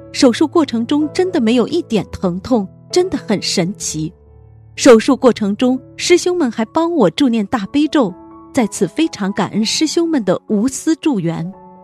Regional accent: Heilongjiang, China; 我是黑龙江人，在内蒙工作。

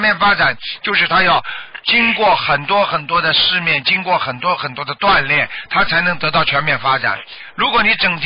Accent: China; 实际上我们中国人讲究的这种感情这种观念

